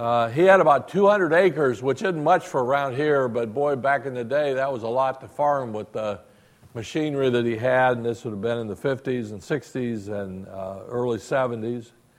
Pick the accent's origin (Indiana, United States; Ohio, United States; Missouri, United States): Ohio, United States; when I grew up in Southern Ohio, we didn't play soccer.